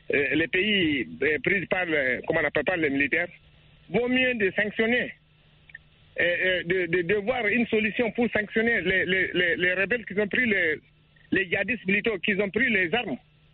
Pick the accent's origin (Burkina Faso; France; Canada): Burkina Faso; Est; moi, je suis de la zone du Gourma, parce que je viens de Terra. Je connais la zone bien.